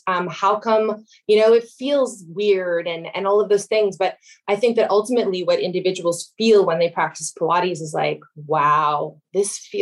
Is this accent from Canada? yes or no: yes; Saskatchewan, Canada; I am born and raised in Saskatchewan. So I'm a Western girl